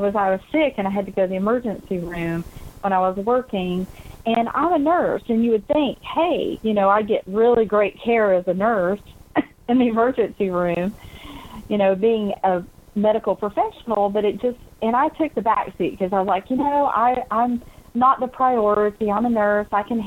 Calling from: Georgia, United States; from Georgia.

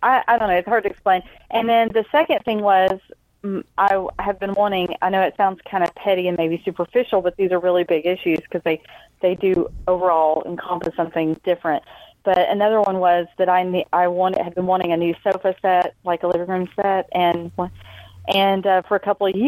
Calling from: Georgia, United States; from Georgia.

